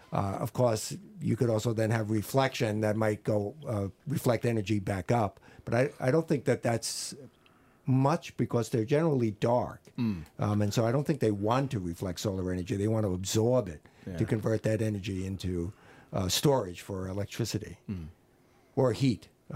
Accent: Long Island, New York, United States; No. I grew up on Long Island.

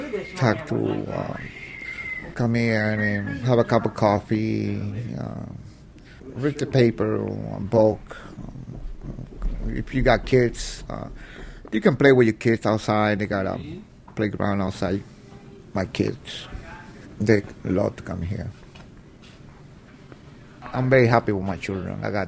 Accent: Cuba; I'm original from Cuba, so.

